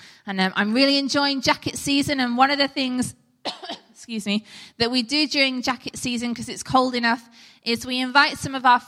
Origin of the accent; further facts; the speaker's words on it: United Kingdom; now in Australia; You may guess from my accent, I am not a native Aussie, although this is our adopted homeland and we love it. From the moment that we set our feet on Australian soil, we felt like we were home.